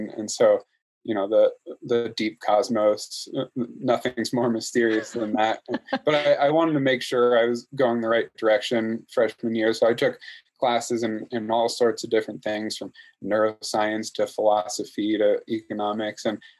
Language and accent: English; Wooster, Ohio, United States; So as you mentioned … I grew up in Worcester, Ohio.